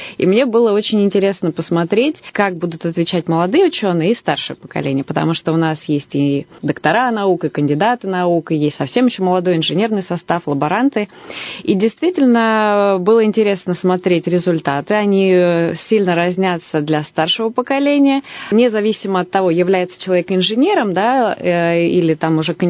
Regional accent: Taganrog, Rostov Oblast, Russia; also born or lived in Moscow / Novosibirsk; now in Irkutsk, Russia; Я приехала сюда из города Новосибирска. Вообще, я и не из Новосибирска. Сама училась в Москве, а родом из города Таганрога, Ростовской области. Я южанка.

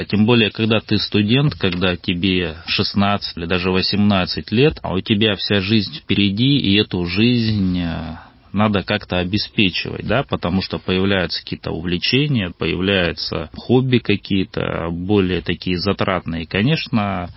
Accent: Bratsk, Irkutsk Oblast, Russia; Я сибиряк, да. Я родился на севере области, теперь уже можно так сказать. Это город Братск, поселок Гидростроители. Собственно говоря, там прошло мое детство. Ну а ближе уже к вузу, где-то лет, наверное, в 16, мы переехали в Иркутск.

